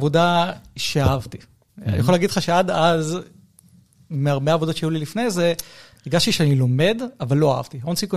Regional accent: Tel Aviv, Tel Aviv District, Israel; also born or lived in United States; לדייק, אני חצי מתל אביב, כי נולדתי בארצות הברית וגדלתי חצי בארצות הברית

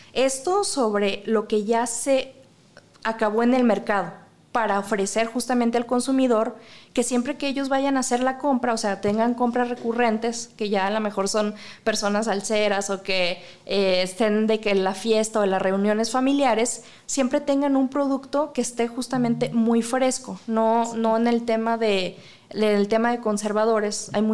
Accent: Mexico; Como mexicanos, bueno, la salsa picante pues es toda la cultura, ¿no?

